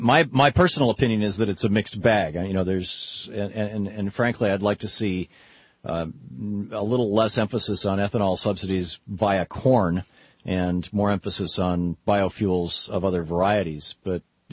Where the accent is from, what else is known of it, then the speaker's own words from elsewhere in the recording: Michigan, United States; I grew up in Michigan, a lot, which is a very rural state, and a lot of farming goes on in Michigan